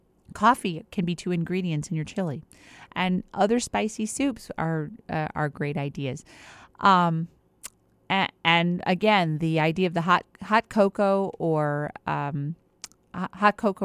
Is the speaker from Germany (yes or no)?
no; New York, United States; also born or lived in New Jersey; And, you know, we're from New York, New Jersey. And she's Italian and I'm Jewish. And I grew up around Italian people and she grew up around Jewish people.